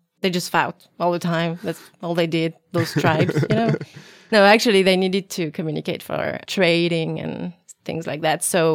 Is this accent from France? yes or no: yes; Toulouse, Occitania, France; English is a second language; I grew up in Toulouse, which is southern France.